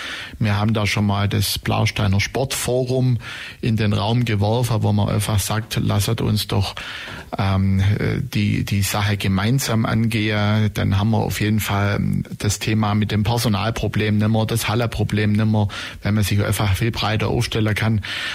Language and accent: German; Blaubeuren, Baden-Württemberg, Germany; Und ich selber bin ja aus Blaubeurer oder aus der Blaubeurer Ecke.